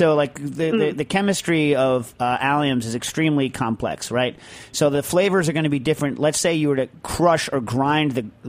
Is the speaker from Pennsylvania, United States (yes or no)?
yes; Pennsylvania, United States; I am from Southwest Pennsylvania, and as you probably know, Scrapple is big in these parts.